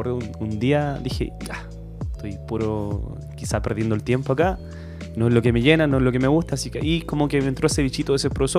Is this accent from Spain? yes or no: no; Los Ángeles, Biobío, Chile; also born or lived in Mulchén; yo nací en Los Ángeles, la octava región. Ahí. Y bueno, desde pequeño, no quise ser profe, pero no, crecí allá, la verdad, lo pasé muy bien, después viví en un pequeño, digamos, es una ciudad en realidad, pero es como bastante aire de pueblo, que se llama Mulchen